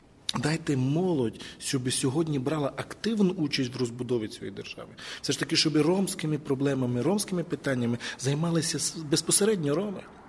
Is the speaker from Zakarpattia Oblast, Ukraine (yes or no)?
yes; Zakarpattia Oblast, Ukraine; Я, як житель, як закарпатець